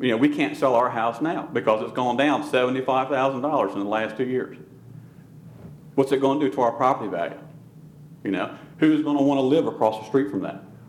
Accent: Selbyville, Delaware, United States; I mean, I grew up in Selbyville. As my late father said, we got original sand between our toes. You know, we've lived here forever.

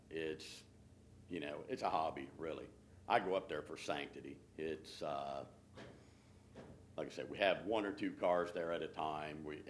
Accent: Frankfort, Delaware, United States; I'm from Frankfort, Delaware, and I'm said mechanic in the back.

